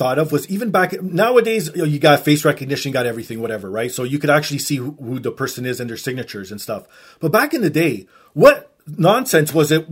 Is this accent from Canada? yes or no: yes; Toronto, Ontario, Canada; born there; being Portuguese myself, even though I was born in Toronto, my parents came from Portugal, obviously.